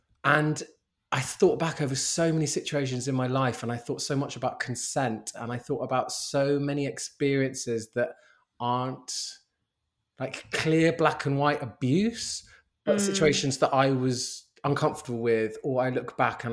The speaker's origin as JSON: {"language": "English", "region": "London", "country": "United Kingdom", "tie": "born or raised there", "said": "I'm born and raised in London, as I said"}